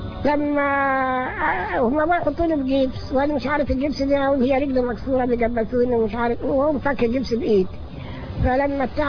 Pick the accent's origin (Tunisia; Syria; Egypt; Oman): Egypt; وفي نهاية المشوار استقرت هنا في بلدي كفر صرناقي مركز متغامر محافظة الأهلية من سنة 59، وأنا في قريتي هنا كفر صرناقي.